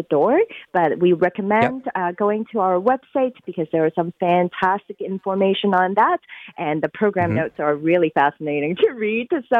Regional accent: Hong Kong; now in Toronto, Canada; So I am a proud Chinese Canadian. I came from Hong Kong about 20 years ago

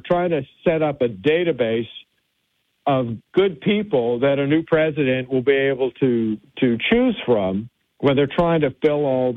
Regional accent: Alabama, United States; It's a typical name for somebody from a nearby state, since I was born and raised in Alabama.

